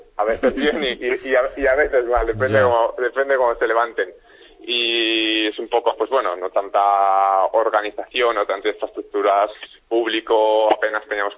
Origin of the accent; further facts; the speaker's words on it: Aragon, Spain; now in Stockholm, Sweden; Pues mira, aunque parezca extraño, yo que soy de Aragón, por ejemplo, y tenemos un termasco buenísimo, hay un par de sitios en Estocolmo